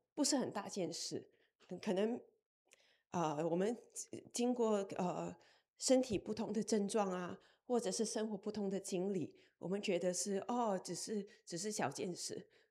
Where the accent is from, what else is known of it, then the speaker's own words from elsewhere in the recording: Singapore; now in Kansas City, United States; 我在新加坡是我是从新加坡来的，然后可是在 Kansas City 过住了大概有整要到20年，